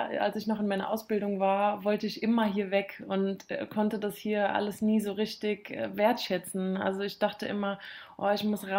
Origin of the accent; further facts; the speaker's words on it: Rhineland-Palatinate, Germany; Also meine Heimat, jetzt Rheinland-Pfalz und die Eifel ganz besonders